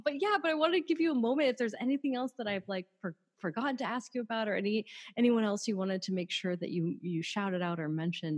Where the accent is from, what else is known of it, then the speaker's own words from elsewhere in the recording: Rochester, New York, United States; Cause I grew up in Rochester.